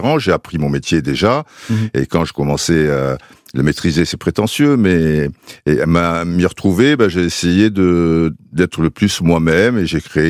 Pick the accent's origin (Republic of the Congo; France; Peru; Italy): Republic of the Congo; Brazzaville; born there; je suis né à Brazzaville